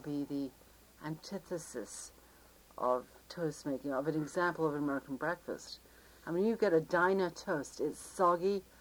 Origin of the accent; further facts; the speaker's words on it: England, United Kingdom; I'm really fussy about the toast. Being English, English make the best toast.